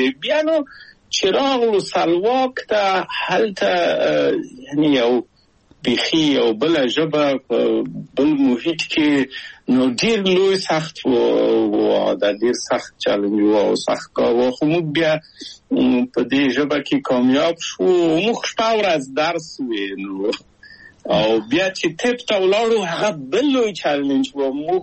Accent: Kabul, Afghanistan; moved away as an adult; موږ په کابل په یو کلي کې تقریبا چې اوسېدو

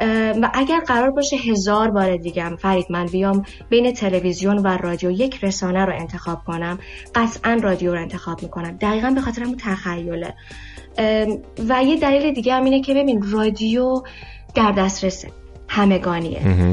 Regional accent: Iran; توی ایران با مادری و مادر بزرگم، خاطرات کودکیم

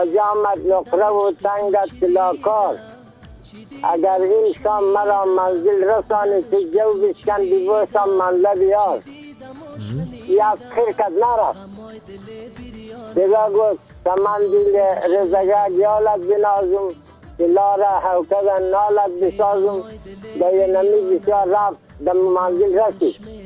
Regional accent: Dasht-e Safid, Bamyan, Afghanistan; قریه ما دشت سفید، ولسوالی ما کامل، ولایت ما بامیان. یعنی خودم

